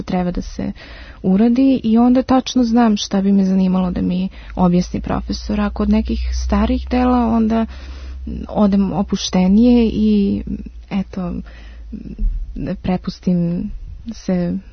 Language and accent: Serbian; Vienna, Austria; born there; rođena u Beču, tako da sam polu Srpkinja, polu Austrijanka.